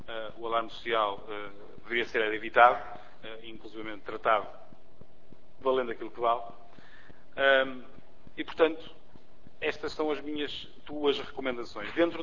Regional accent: Portugal; as nossas percepções enquanto portugueses sobre estas comunidades

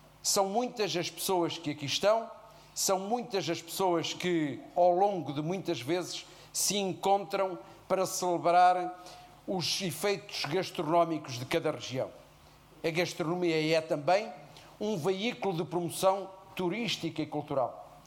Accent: Lorvão, Centro, Portugal; E regressando a Lourvão e à minha terra

